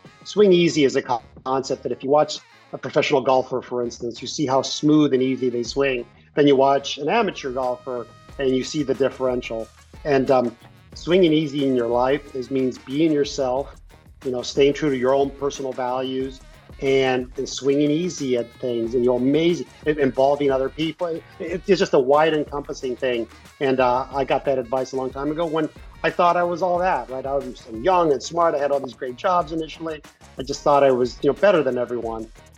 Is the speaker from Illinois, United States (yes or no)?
no; California, United States; But there's just local spots that I grew up in California.